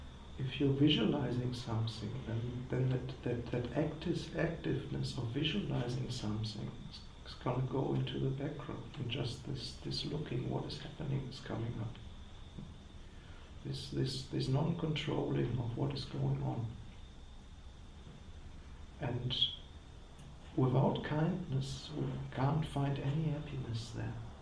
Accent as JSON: {"language": "English", "country": "Germany", "tie": "born or raised there", "second_language": "English", "said": "I grew up with bread in Germany."}